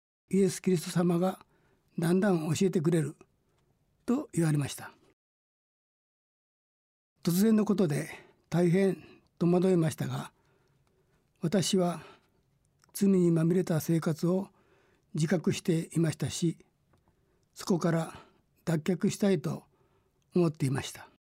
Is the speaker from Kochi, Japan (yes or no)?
yes; Kochi, Japan; also born or lived in Manchuria; 私は1943年満州で生まれましたが、2歳半で敗戦により日本に引き上げてきました。